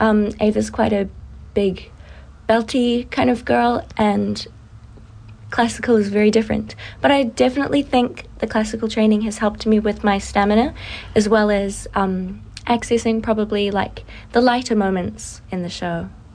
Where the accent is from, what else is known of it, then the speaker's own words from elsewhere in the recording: Rotorua, Bay of Plenty, New Zealand; So I come from Rotorua